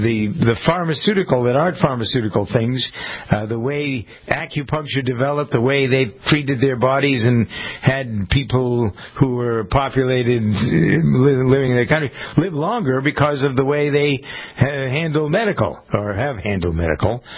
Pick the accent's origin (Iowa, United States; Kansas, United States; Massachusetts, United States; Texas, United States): Massachusetts, United States; Framingham; I drive by one in the city that's next to my hometown of Framingham